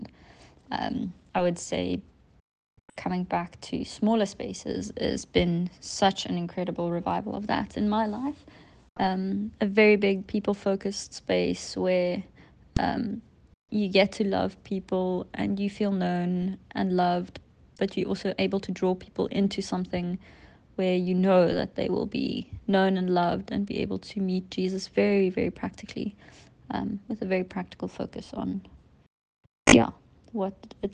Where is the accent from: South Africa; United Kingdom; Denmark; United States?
South Africa; Mafeking, North West; now in Muizenberg, South Africa; I am from Musenberg. Well, live in Musenberg, but I'm originally from up north in South Africa, from Mafeking, where I grew up in very rural Platteland, which, shaped a lot of who I am and my thinking. I came to Cape Town to study architecture at UCT